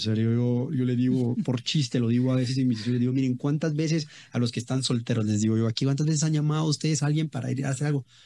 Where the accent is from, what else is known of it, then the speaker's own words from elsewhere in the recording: Guatemala; O sea, pero así somos los guatemaltecos.